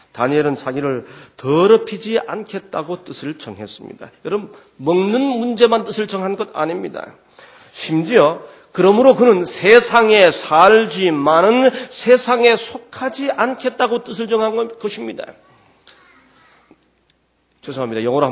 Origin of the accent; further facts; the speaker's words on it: South Korea; 한국 사람들은 비교적 때하고 좀 친숙합니다.